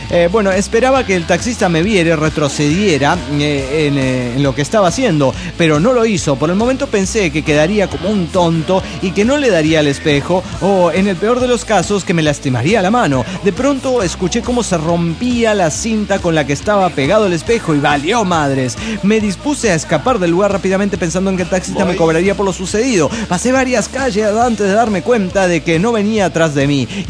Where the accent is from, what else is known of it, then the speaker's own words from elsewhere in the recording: Chiconcuac, State of Mexico, Mexico; Pero yo no soy de ahí, yo soy de Chiconcuac.